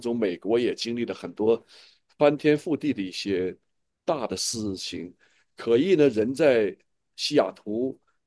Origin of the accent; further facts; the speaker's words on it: Sichuan, China; 我是四川人，对不对？对头，凉爽是四川的，是吧？我讲的四川话准不准呢、啊？